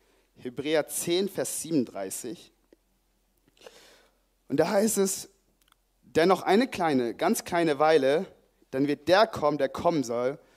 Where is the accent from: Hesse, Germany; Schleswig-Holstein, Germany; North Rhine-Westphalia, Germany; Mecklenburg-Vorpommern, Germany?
North Rhine-Westphalia, Germany; Oberhausen; zum Beispiel in Oberhausen, also der Ort, wo ich herkomme